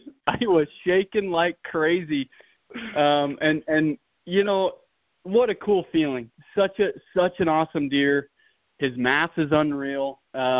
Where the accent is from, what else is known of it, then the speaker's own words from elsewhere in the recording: Lehi, Utah, United States; So I grew up in Lehigh, but I am a transplant down here in southern Utah.